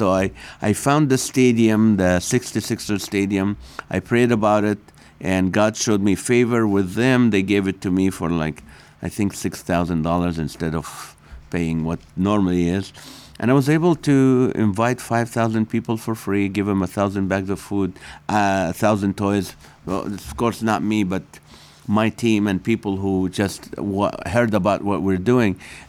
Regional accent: California, United States; now in Corona, United States; But no, so Corona, it's a nice city. I've lived in Corona since 2003. We're migrants from Orange County.

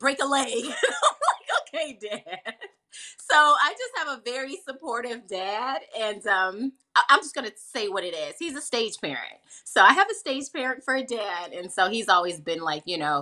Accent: Chicago, Illinois, United States; But I have to mention, I did a lot of theater, you know, growing up in Chicago.

